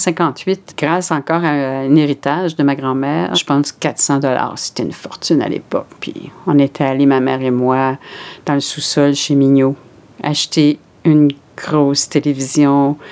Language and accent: French; Rouyn-Noranda, Quebec, Canada; born there; Je suis née à Noranda. Dans ce temps-là, c'était pas Rouyn-Noranda, c'était Noranda.